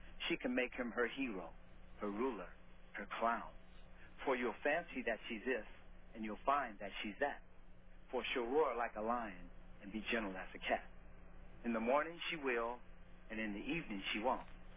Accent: Berkeley, California, United States; This first poem is actually something that I grew up in Berkeley, and it was on my wall.

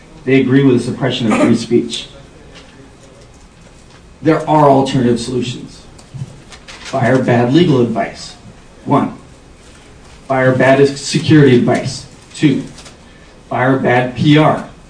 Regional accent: Berkeley, California, United States; I'm from Berkeley, California, born and raised.

